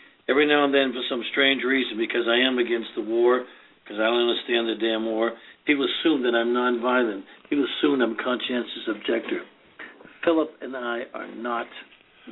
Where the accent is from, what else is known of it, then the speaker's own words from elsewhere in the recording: United States; I felt, though, that as an American, we have a problem. We're overseas.